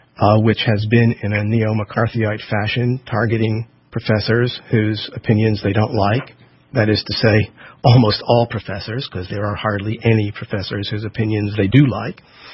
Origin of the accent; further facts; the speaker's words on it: Philadelphia, Pennsylvania, United States; we are both from Philadelphia